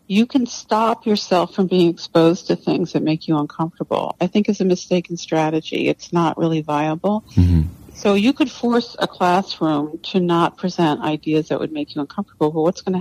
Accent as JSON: {"language": "English", "town": "New York City", "region": "New York", "country": "United States", "tie": "born there", "said": "when I was born in 1958 in New York City"}